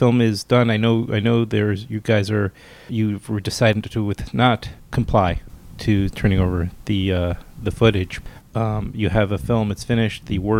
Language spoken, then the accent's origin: English; Queens, New York, United States; I grew up here in New York, too. I grew up in Queens, and I have very vivid memories in 1989 when all that happened.